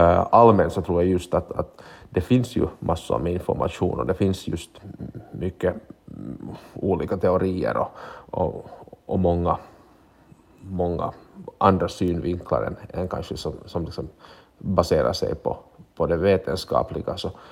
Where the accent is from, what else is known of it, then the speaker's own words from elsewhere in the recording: Finland; alla vaccin som vi finländare borde få